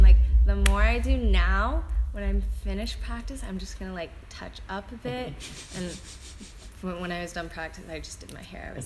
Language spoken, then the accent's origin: English; Toronto, Ontario, Canada; because I'm from Toronto and not gonna really know, but like 10 minutes outside is Mississauga